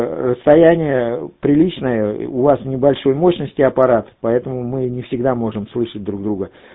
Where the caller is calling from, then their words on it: Moscow Oblast, Russia; Еще раз всего доброго из Подмосковья, 73.